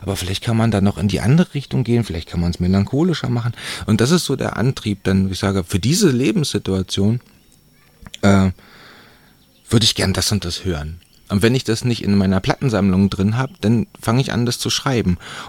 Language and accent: German; Frauenhagen, Brandenburg, Germany; Das Städtchen, wo ich jetzt wohne, heißt Angermünde und das Dörfchen, wo ich aufgewachsen bin, heißt Frauenhagen.